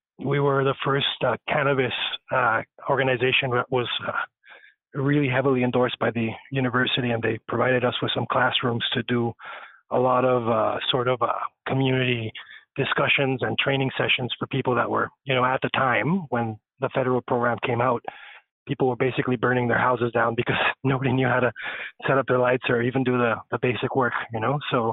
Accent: Mexico; English is a second language; moved away as an adult; now in Canada; Yeah, I come from Mexico, and I moved to Canada around 2001.

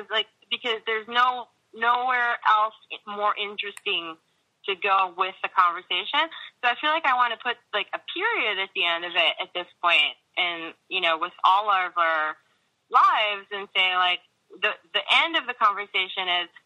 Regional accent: Pittsburgh, Pennsylvania, United States; I'm gonna do this thing because I'm interesting and I'm from Pittsburgh. Like, you know what I mean? Like, this is where I'm from, so I'm gonna make this art.

